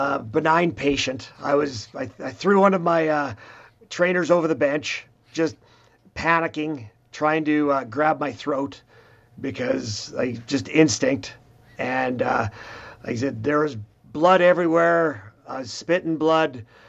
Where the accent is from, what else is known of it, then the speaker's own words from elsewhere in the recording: Swift Current, Saskatchewan, Canada; I'm from Swift Current. So we're about a little over 2 hours away.